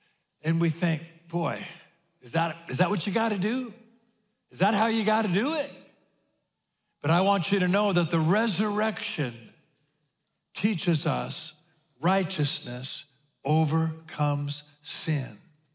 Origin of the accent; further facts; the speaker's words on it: Spanaway, Washington, United States; I'm a kid from Spanaway.